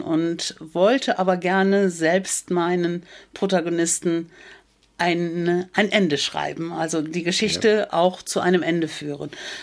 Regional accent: Erpel, Rhineland-Palatinate, Germany; in Erpel-Unkel, also meine Heimat, zu lesen

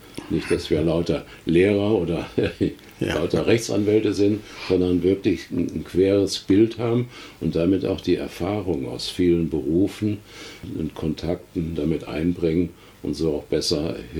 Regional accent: Bornheim, Germany; also born or lived in Lake Constance; Auch ich bin ja erst vor 8 Jahren wieder hier in meine Heimat gezogen, war viele Jahre am Bodensee

